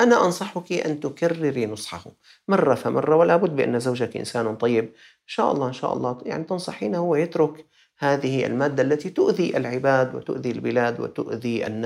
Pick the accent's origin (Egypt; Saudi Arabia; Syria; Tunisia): Syria; لكن عندنا في سوريا نسأل الله الفرج بسبب هذه الشدة وهذه الحرب